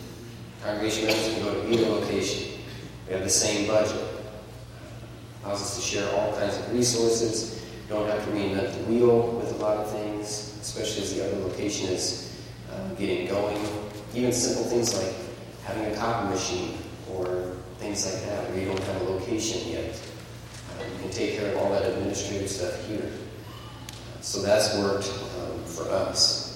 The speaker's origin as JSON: {"language": "English", "country": "United States", "said": "I have a tendency to be very pragmatic, perhaps because I am American."}